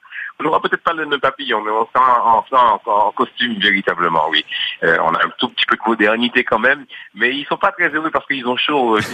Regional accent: Martinique; nous sommes originaires de Martinique, Thierry et moi.

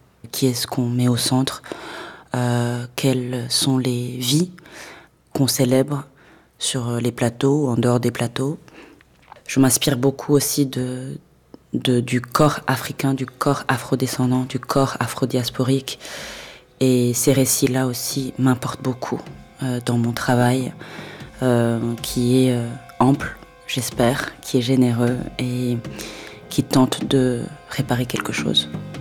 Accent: Rwanda; J'ai grandi au Rwanda, je suis artiste pluridisciplinaire.

